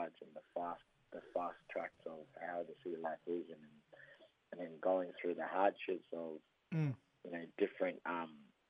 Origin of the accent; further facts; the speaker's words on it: Ingham, Queensland, Australia; I'm a Warraga mate, Gidda mate, from just outside Ingham Way there